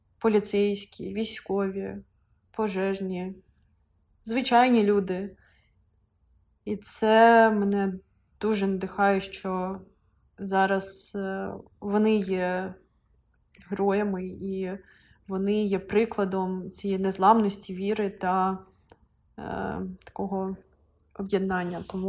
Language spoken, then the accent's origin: Ukrainian; Kharkiv, Kharkiv Oblast, Ukraine; ми поїхали до Харкова, наше рідне місто